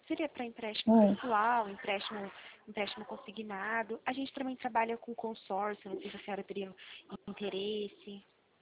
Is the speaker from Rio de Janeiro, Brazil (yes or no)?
no; Pirassununga, São Paulo, Brazil; eu não sei falar o endereço em Bauru, porque eu sou aqui de Pirassununga.